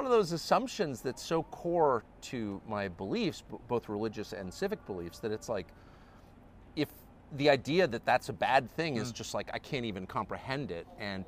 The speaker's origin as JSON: {"language": "English", "country": "United States", "said": "No, I'm not. I'm an American."}